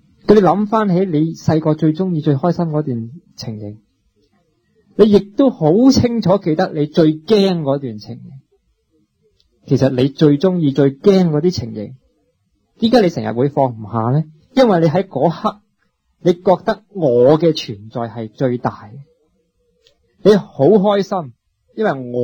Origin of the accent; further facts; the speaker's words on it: China; 我哋孭住我哋系中国人嘅包袱